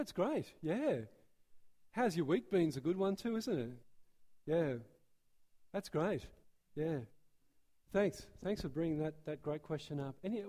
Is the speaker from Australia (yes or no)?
yes; Australia; I'm Australian, trying to talk hockey talk.